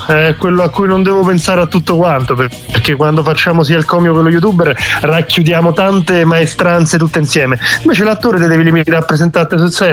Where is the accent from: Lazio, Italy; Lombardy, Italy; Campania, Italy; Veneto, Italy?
Lazio, Italy; Rome; noi siamo cresciuti a Roma Nord, vicino allo Stadio Olimpico